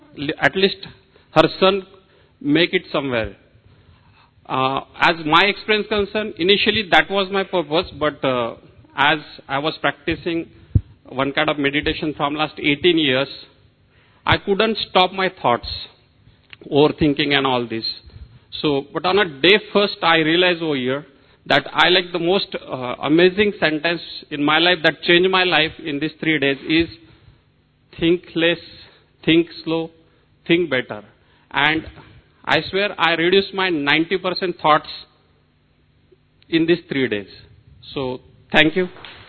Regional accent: Pune, Maharashtra, India; I am from Pune.

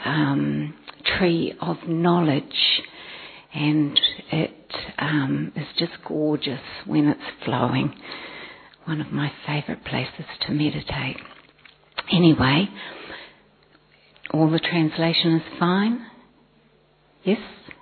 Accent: New Zealand; So, I come from New Zealand, and locally I am a teacher, secondary teacher

